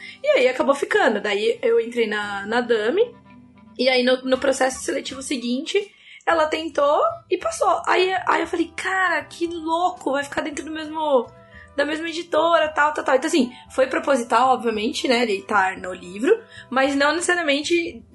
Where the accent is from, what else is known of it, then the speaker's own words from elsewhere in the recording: Campinas, São Paulo, Brazil; porque eu sou de Campinas, né?